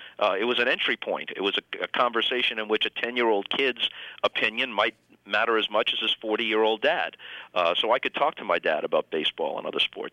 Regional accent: New York, United States; I grew up in New York in the 50s. It was a hotbed of baseball.

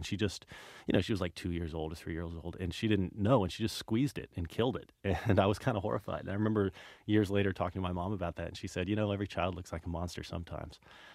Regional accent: Dallas, Texas, United States; I grew up in Dallas, Texas, and in middle school, all the kids in health class at a certain point had to carry around baskets

